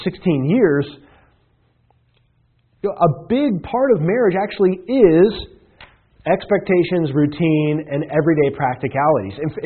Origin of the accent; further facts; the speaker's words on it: Iowa, United States; I saw this most evidently in farm communities growing up in Iowa